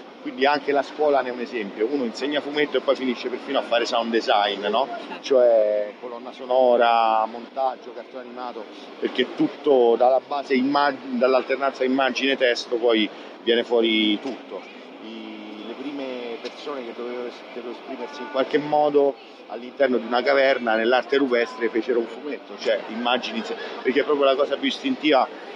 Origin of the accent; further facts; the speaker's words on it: Rome, Lazio, Italy; E quindi io sono nato, cresciuto a Roma, non sono stato un grandissimo avventuriero e viaggiatore, quindi mi sono sempre concentrato su questa città.